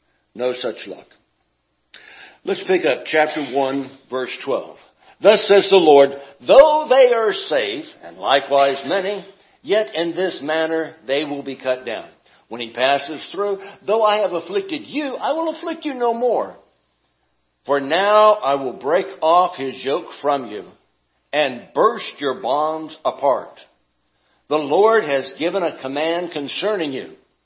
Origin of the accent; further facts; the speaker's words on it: Southwest, United States; I'm from the Southwest, right?